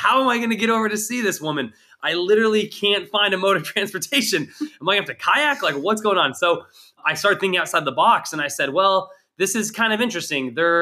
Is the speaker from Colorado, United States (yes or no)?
no; Montana, United States; So ultimately, we're both from Montana, but we didn't meet in Montana, which is kind of a rarity